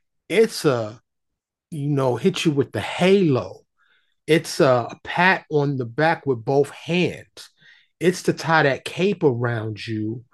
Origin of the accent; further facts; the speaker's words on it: New York City, New York, United States; Now, y'all know I'm from New York City, born and raised, but I live in Texas, have for a long, long time now. Still consider myself a New Yorker and a Texan